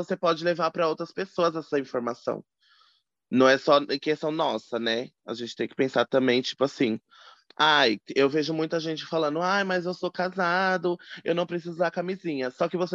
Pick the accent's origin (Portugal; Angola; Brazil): Brazil; São Paulo; Sou uma travesti preta, 29 anos, sou aqui do Capão Redondo.